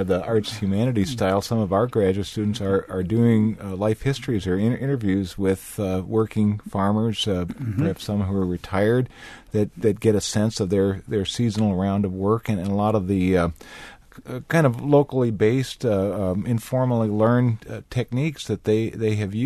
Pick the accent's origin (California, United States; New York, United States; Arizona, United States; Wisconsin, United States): Wisconsin, United States; Rice Lake; Yeah, true. My hometown.